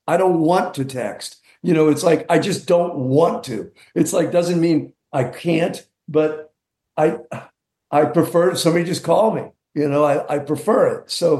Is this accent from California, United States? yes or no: yes; California, United States; it wasn't like this elite velvet rope world that I grew up in California.